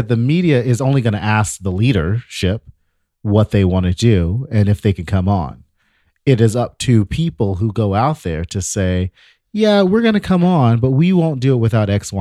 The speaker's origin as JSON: {"language": "English", "region": "the South", "country": "United States", "said": "And y'all know, listen, I'm from the South. I love me a Waffle House."}